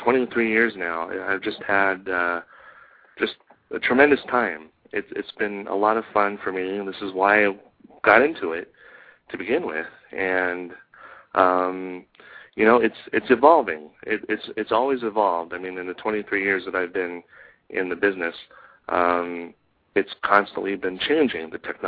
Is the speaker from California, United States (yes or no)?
yes; Fremont, California, United States; also born or lived in Oakland; I'm a Fremont kid. born in Oakland, raised in Fremont, and my family is still in Fremont